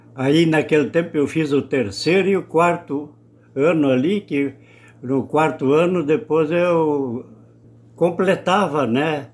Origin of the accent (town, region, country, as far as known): Espumoso, Rio Grande do Sul, Brazil; born or raised there; also born or lived in Soledade, Brazil